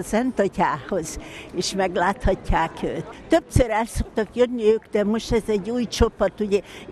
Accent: Hungary; és mi pedig magyarok vagyunk.

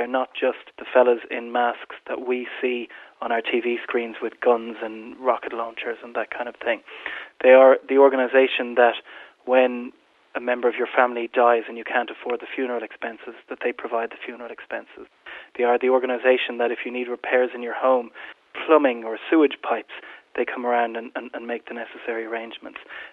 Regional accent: Ireland; I'm an Irish person. I was fortunate enough to not live in Northern Ireland and not to have to grow up in the worst part of the Troubles.

